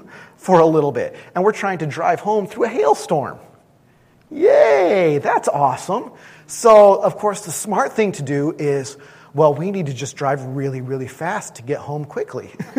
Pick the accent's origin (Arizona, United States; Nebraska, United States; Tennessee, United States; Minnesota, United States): Minnesota, United States; I'm a Minnesotan. I can drive through anything.